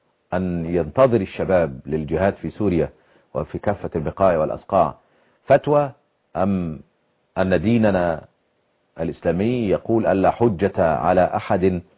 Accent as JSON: {"language": "Arabic", "country": "Egypt", "said": "عندنا في مصر"}